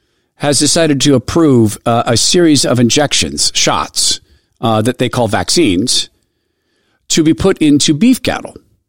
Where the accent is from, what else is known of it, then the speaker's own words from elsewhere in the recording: Washington, United States; When I grew up in the Spokane Valley, a lot of the land was still farmed actively.